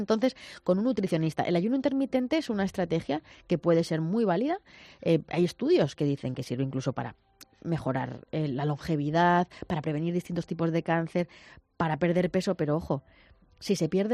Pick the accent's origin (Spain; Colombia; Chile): Spain; Cuenca, Castilla-La Mancha; soy de Cuenca, todo me va bien.